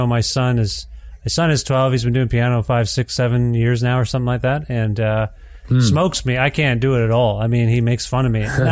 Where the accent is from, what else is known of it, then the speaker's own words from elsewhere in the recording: Ontario, Canada; now in Edmonton, Canada; I'm from Ontario originally, and now I live in Edmonton, Alberta.